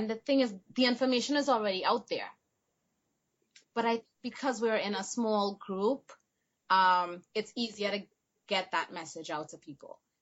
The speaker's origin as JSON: {"language": "English", "country": "Trinidad & Tobago", "tie": "born or raised there", "said": "I mean, granted, we grew up in Trinidad."}